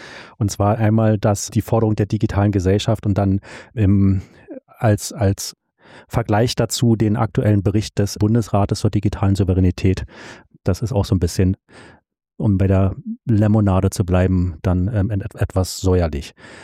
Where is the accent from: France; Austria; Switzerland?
Switzerland; Zurich; Also ich bin ja aus Zürich.